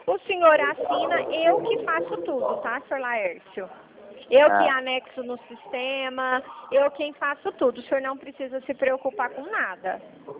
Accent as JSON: {"language": "Portuguese", "town": "Franca", "region": "São Paulo", "country": "Brazil", "said": "Eu sou de Franca, eu falo aqui da Avenida Presidente Vargas."}